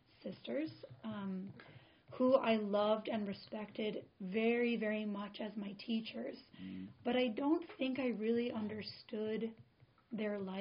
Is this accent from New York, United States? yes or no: no; Massachusetts, United States; I grew up in Massachusetts, which I mean, Western Mass, so it wasn't like a big city